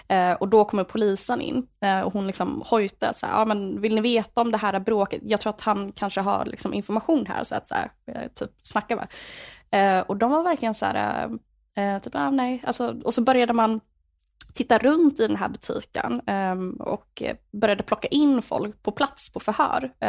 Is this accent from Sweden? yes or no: yes; Linköping, Östergötland, Sweden; i typ, jag kommer från Linköping